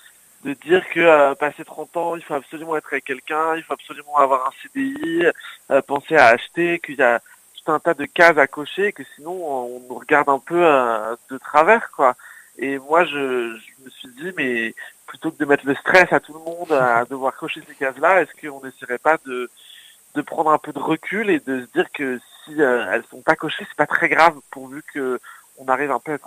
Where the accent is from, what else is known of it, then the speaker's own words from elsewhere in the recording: Paris, Île-de-France, France; j'ai 33 ans, je suis parisien